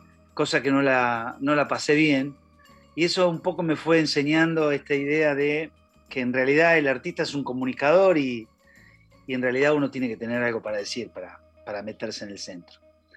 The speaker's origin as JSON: {"language": "Spanish", "town": "San Nicolás", "region": "Buenos Aires Province", "country": "Argentina", "moved": "as an adult", "lives_now": "Buenos Aires, Argentina", "said": "Soy de San Nicolás, o sea que dejé San Nicolás a los 18 años y me vine acá"}